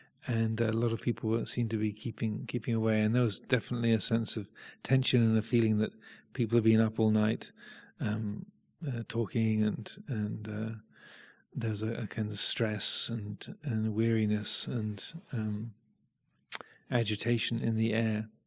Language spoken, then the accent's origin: English; England, United Kingdom; growing up in England and being raised in the Church of England Christianity milieu, in that fold